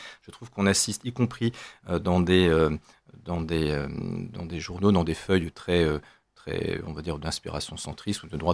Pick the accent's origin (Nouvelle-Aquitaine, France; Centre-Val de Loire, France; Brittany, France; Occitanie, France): Occitanie, France; Toulouse; born there; Eh bien, alors je suis né à Toulouse